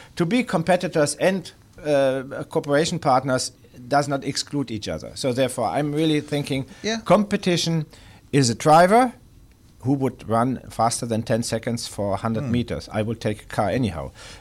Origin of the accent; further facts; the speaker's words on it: Germany; English is a second language; moved away; especially also in my home country or my former home country, Germany